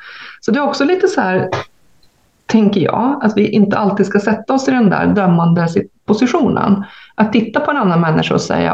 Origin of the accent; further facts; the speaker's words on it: Sweden; ibland kan jag som svensk känna mig lite så här